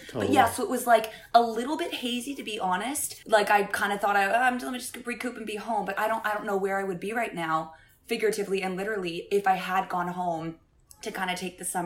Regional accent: Virginia, United States; From right outside of Washington, D.C., so Northern Virginia, Nova.

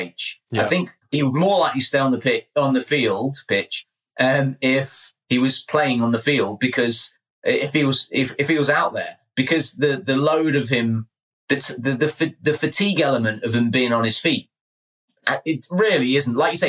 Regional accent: England, United Kingdom; Remember, I'm English, so you have to be kind.

